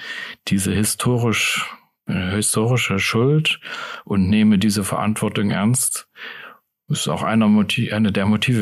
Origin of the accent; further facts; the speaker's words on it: East Germany, Germany; Bei der Trilog-Konferenz zum Beispiel, da rede ich halt als Deutscher oder manchmal auch als Ostdeutscher.